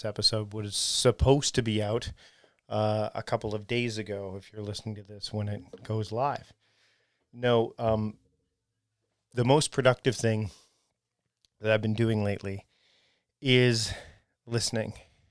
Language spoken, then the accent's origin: English; Canada; I, as a Canadian, as a white male Canadian, I come from a place of privilege.